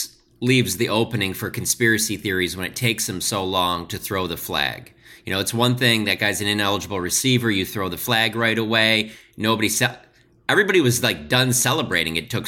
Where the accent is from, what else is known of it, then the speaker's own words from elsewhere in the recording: Detroit, Michigan, United States; I mean, I grew up in Detroit.